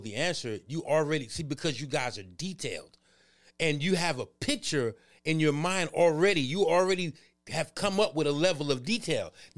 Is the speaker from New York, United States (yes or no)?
yes; New York, United States; So you know how I live in New York. I'm born and raised in New York.